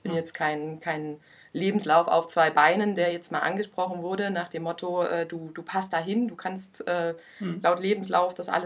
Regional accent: Saxony, Germany; now in Leipzig, Germany; Ich bin aufgewachsen im Erzgebirge und bin dann 2016 nach Leipzig gezogen

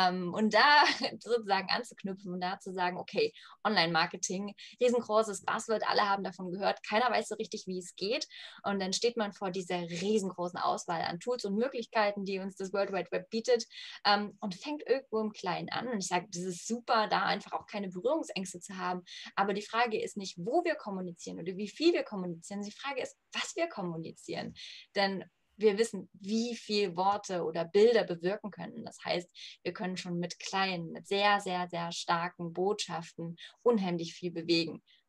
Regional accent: Leipzig, Saxony, Germany; Ich bin Leipzigerin durch und durch

